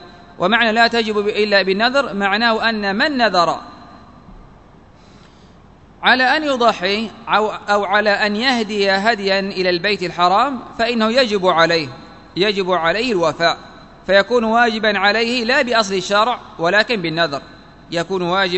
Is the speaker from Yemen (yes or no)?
yes; Yemen; يعني إنسان مثلا عندنا في اليمن مثلا أضحية قيمتها مثلا نحو 25,000